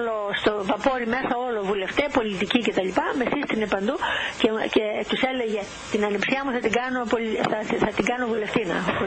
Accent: Greece; Αυτά που κάνω είναι χρέος και υποχρέωσή μου σαν Ελληνίδα να το κάνω για την πατρίδα μου.

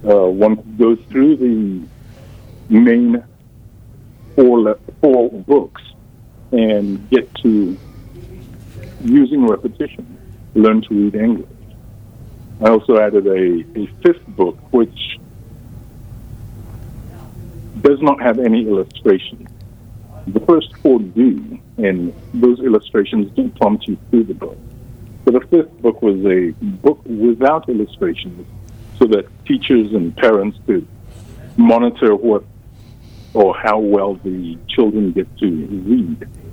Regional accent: Ghana; And I'm originally from Ghana, hence my long last name. And I think most people call me … which is my African.

